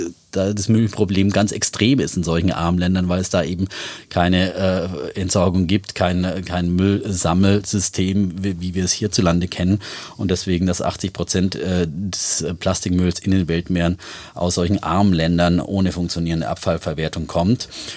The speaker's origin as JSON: {"language": "German", "town": "Feuchtwangen", "region": "Bavaria", "country": "Germany", "said": "unweit meiner Heimat, möchte ich mal sagen, weil ich komme Feuchtfang ist direkt sozusagen an der Grenze zu Baden-Württemberg."}